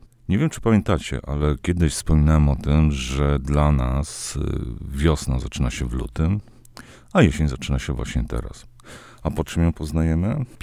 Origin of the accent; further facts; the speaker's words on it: Podlaskie Voivodeship, Poland; born there; Ja się urodziłem na Podlasiu. Nie mieszkałem tam zbyt długo, ale potem wracałem tam milion razy